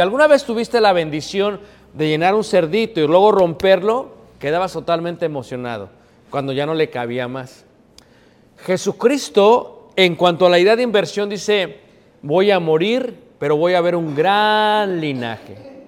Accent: Mexico; moved away; Pero me gustaban tanto, hermanos, que coleccioné más de 120. Hasta que me vine de México y quién sabe qué les pasó.

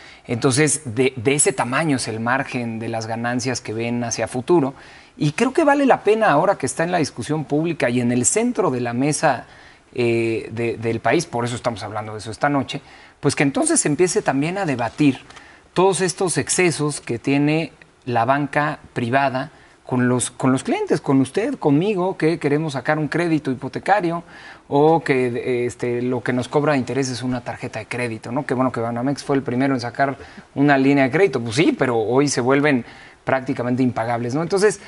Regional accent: Mexico; a mí como mexicana, mexicano, ¿en qué me impacta esta guerra

